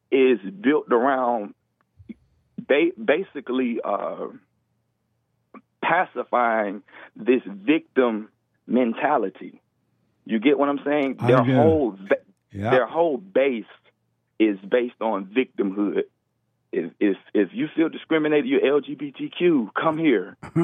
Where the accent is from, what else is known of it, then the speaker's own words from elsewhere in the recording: the South, United States; now in California, United States; Like I said, I'm from the South. Blacks are not a super minority out here.